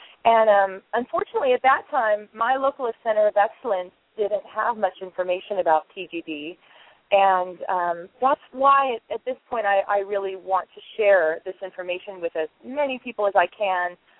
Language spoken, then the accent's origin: English; California, United States; I grew up in California, a country girl, and in a very strong, loving family